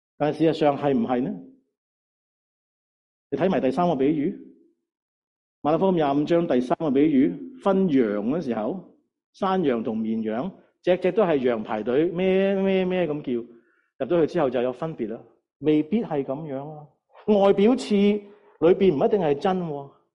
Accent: Saskatchewan, Canada; also born or lived in Alberta; 我在沙省長大，我在亞省住了26年、27年，所以我見冰見雪見很多

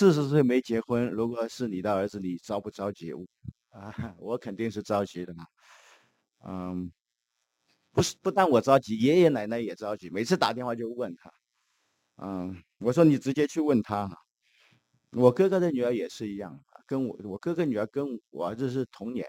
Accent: China; 所谓我们中国人讲这个红白喜事哈

